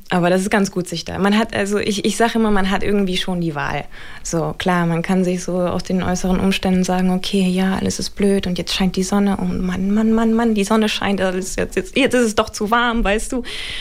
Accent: Osnabrück, Lower Saxony, Germany; Also Osnabrück ist ja erstmal meine Heimat, so, da bin ich ja gut aufgehoben und sicher.

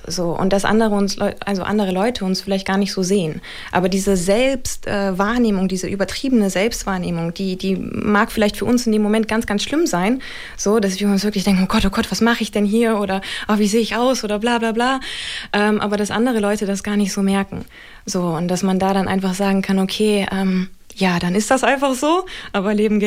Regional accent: Osnabrück, Lower Saxony, Germany; Also Osnabrück ist ja erstmal meine Heimat, so, da bin ich ja gut aufgehoben und sicher.

